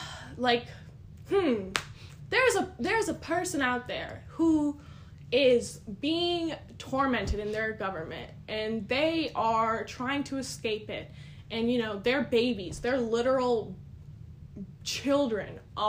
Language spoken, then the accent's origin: English; Wisconsin, United States; I'm literally an American, like, I'm from Wisconsin